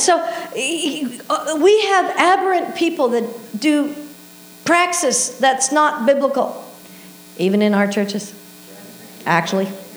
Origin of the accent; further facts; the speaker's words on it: Canada; as Canadians, I am Canadian, we don't like truth.